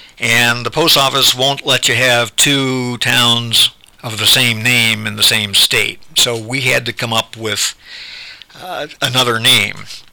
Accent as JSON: {"language": "English", "town": "Blooming Grove", "country": "United States", "tie": "born or raised there", "said": "So I was born in Blooming Grove and spent my early years there, growing up as a farm boy, helping out with the chores."}